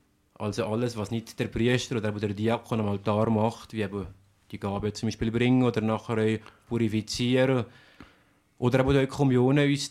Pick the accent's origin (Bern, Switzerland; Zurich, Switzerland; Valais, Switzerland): Valais, Switzerland; Visp; Also ich bin 1969 hier in Visp geboren, habe meine Primarschule in Stalden, Visp und am Schluss in Nadersch besucht.